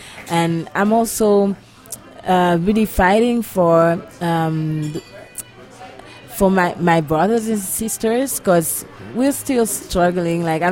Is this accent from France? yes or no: yes; Guadeloupe, France; now in Montreal, Canada; And I come from Guadeloupe. I studied in jazz in Montreal. And yes, I got a bachelor in music, in jazz music. And I've been in Montreal for several years now